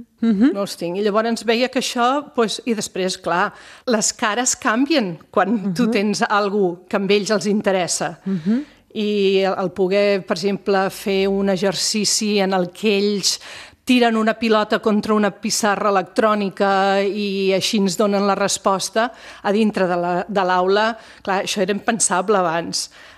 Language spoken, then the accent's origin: Catalan; Catalonia, Spain; accent: Catalan; jo tinc un accent, mm-hmm, jo no puc exposar els nanos a tots els accents llatins, perquè el meu accent, mm-hmm, quasi que és més català que espanyol.